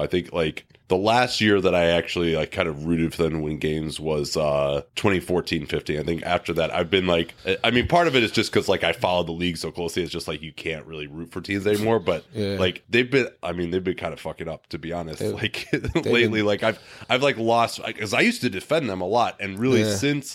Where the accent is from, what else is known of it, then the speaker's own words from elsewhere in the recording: Chicago, Illinois, United States; I grew up in Chicago actually, was there during the Jordan years.